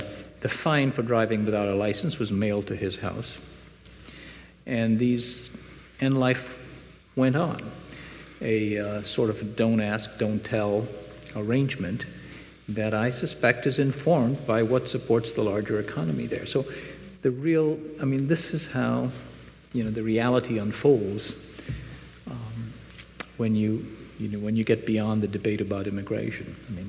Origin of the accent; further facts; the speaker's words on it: Bangalore, Karnataka, India; As I'm fond of saying, you know, I'm from Bangalore.